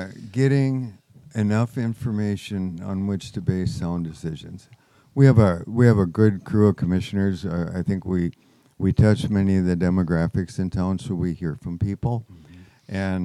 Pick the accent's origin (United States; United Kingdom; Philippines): United States; Fergus Falls, Minnesota; born there; I was born in Fergus Falls. Rothsay was right down the road there.